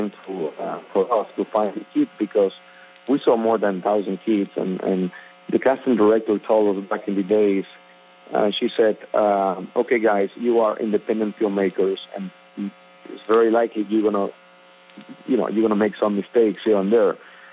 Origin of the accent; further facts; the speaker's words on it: Mexico; also born or lived in Mexico City; now in Los Angeles, United States; helped me to eventually leave my town, my hometown, to Mexico City, and then eventually to Los Angeles